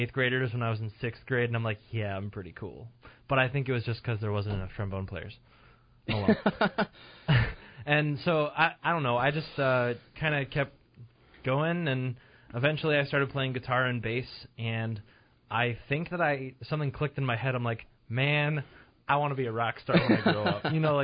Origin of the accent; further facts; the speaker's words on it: Arizona, United States; I mean, in high school, while I was growing up in Arizona, in high school, I was a total band geek.